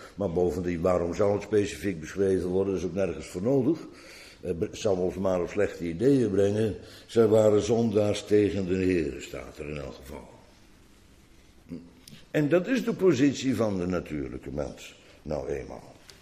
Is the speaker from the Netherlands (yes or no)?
yes; Netherlands; En wij als Nederlanders zouden dat zeker bedenken.